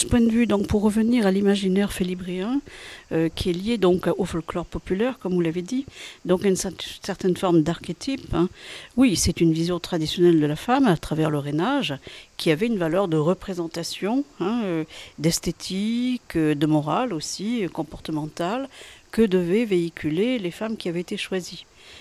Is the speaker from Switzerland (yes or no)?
no; Toulouse, Occitanie, France; Moi qui suis effectivement occitaniste, je suis de Toulouse